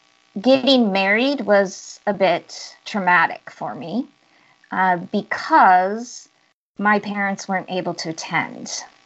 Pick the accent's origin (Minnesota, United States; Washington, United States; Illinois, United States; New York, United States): Washington, United States; Bothell; I was on the northeast side of Seattle, Bothell, Kirkland.